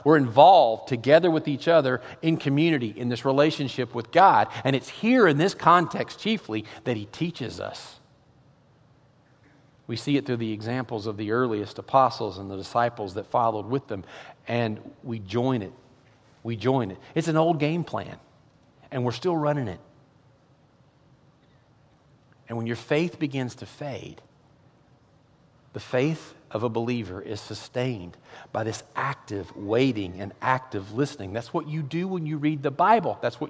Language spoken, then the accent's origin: English; Kentucky, United States; born there; I was born in Kentucky in 1964.